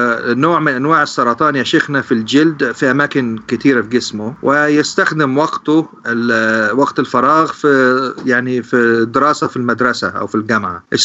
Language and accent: Arabic; Egypt; مش عارف صراحة عندنا في مصر يسموها إيه الحاجات دي